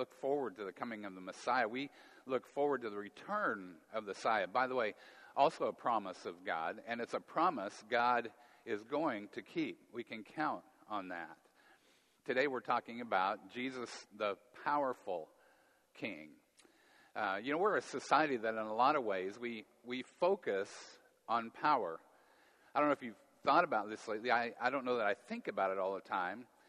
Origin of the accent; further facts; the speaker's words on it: Montana, United States; I was born and raised in Montana.